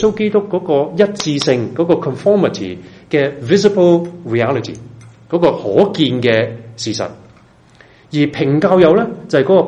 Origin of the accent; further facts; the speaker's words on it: China; 我们中国人很少讲这些东西